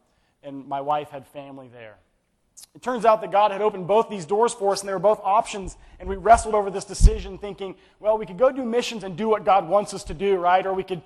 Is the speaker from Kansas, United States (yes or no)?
yes; Kansas, United States; she was born and raised in Iowa, I was born and raised in Kansas, neither of us had been out of the Midwest